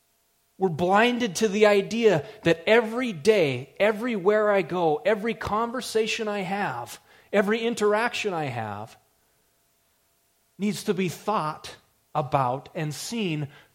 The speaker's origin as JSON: {"language": "English", "town": "Helena", "region": "Montana", "country": "United States", "said": "Where are you from? Just like I was just discussing, I'm from Helena, Montana. And I'm a little bit numb to what's going on in Helena, Montana."}